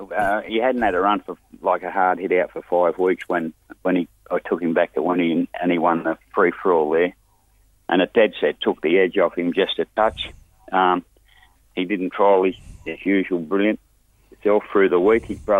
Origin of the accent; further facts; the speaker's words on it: Granville, New South Wales, Australia; we're the typical working class man, you know. I come from Granville as a kid, mate.